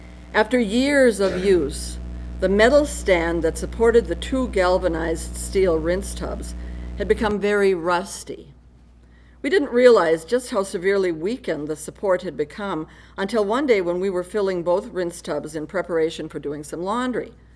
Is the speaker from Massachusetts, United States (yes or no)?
no; Brule, Wisconsin, United States; I grew up in Brule, Wisconsin, which is very close to the ports of Duluth and Superior.